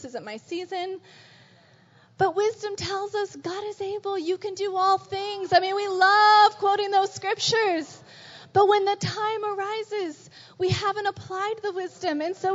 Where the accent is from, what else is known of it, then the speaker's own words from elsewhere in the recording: Atlanta, Georgia, United States; When I was growing up in Atlanta, I did my best as a good Christian girl growing up in the South